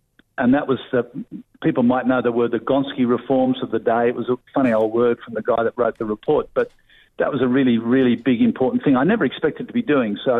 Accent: Sydney, New South Wales, Australia; we're from Sydney. You know, we grew up in Sydney.

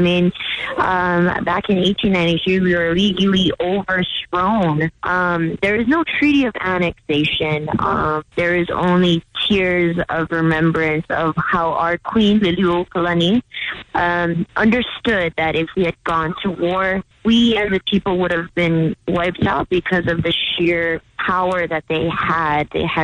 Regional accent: Kahaluu, Hawaii, United States; I am from Kahalu'u on the island of Oahu, which is a part of what is globally known as Hawaii.

